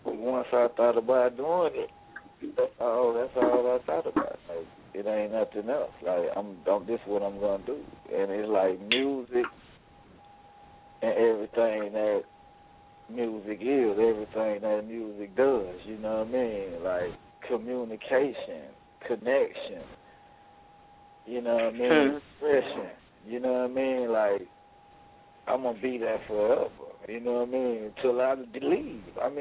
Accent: Mobile, Alabama, United States; I born and raised in Mobile, Alabama, and Pritchett, Alabama, man.

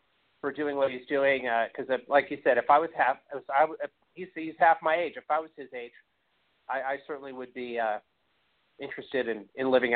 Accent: California, United States; born and raised in California, we don't have any traditions, any rich history at all here.

